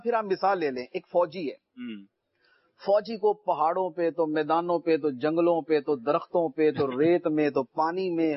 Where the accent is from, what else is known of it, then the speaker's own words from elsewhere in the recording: Faisalabad, Punjab, Pakistan; now in Karachi, Pakistan; میرا تعلق فیصل آباد سے ہے، سردار آباد سے، اور میری پیدائش بھی وہاں کی ہے، اور میرا آبائی گھر بھی ادھر ہی ہے، میری جو فیملی بھی، جو میرے بھائی ہیں، والدہ ہیں، وہ بھی وہیں پر ہیں. اور لیکن سن 2000 سے میں کراچی میں ہوں،